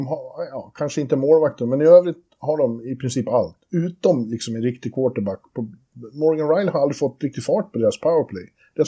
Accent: Ottawa, Ontario, Canada; Alla vet att jag älskar Ottawa, det är min hemstad

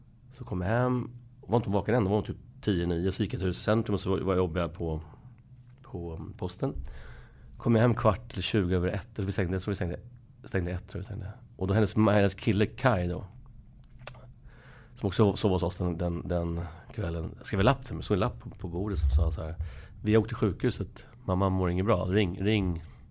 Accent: Stockholm, Stockholm County, Sweden; jag är från Husby, jag bodde i Husby.

